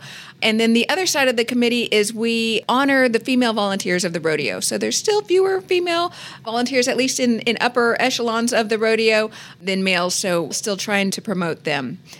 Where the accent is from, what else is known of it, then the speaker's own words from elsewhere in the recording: Texas, United States; I grew up overseas, but I always knew I was from Texas, and I always kind of claimed that Texan part to my heart.